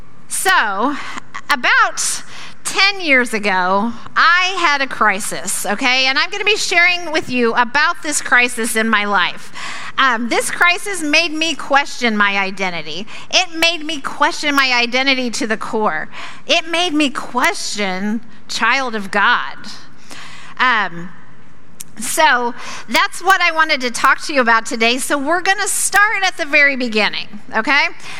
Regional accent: Springfield, United States; I am from the Springfield area, and I am the children's minister at Lakeside Christian Church.

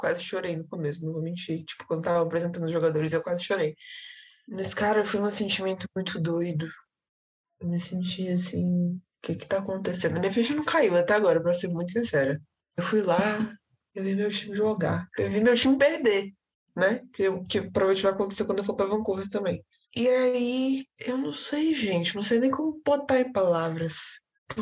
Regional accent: Brazil; Aí eu falei, não, eu sou do Brasil.

